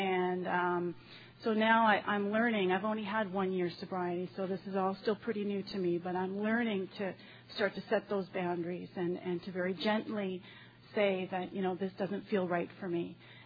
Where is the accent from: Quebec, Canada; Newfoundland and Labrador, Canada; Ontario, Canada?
Ontario, Canada; Toronto; I'm an alcoholic from Toronto.